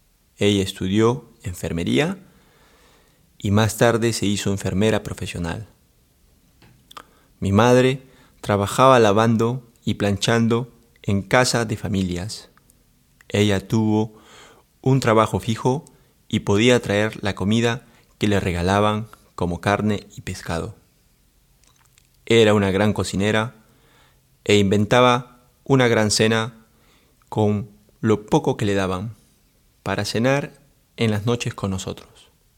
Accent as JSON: {"language": "Spanish", "region": "Lima", "country": "Peru", "tie": "born or raised there", "moved": "yes", "lives_now": "Zürich, Switzerland", "said": "Nací en Lima, Perú. Vivía con mis padres, 2 hermanas, un hermano y una tía."}